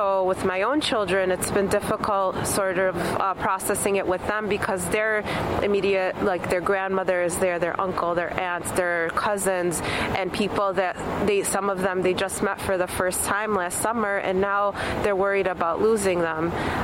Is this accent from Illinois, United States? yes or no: yes; Bridgeview, Illinois, United States; I'm from Little Palestine in Oakland in Bridgeview, Illinois.